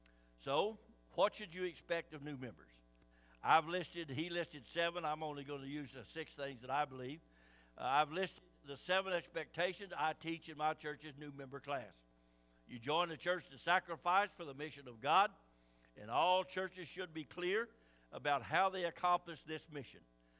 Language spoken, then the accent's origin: English; Canada; I'm a part of the human race, but I am also a Canadian citizen. I'm not just a human at random all over the world. I'm a Canadian.